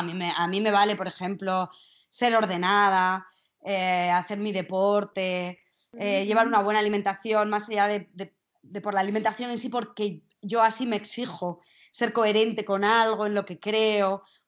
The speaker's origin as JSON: {"language": "Spanish", "town": "Zaragoza", "region": "Aragon", "country": "Spain", "moved": "yes", "lives_now": "Madrid, Spain", "said": "desde que vine a Madrid. Yo soy de Zaragoza, ya dejar a mi familia y a mis amigos para mí fue un súper roto"}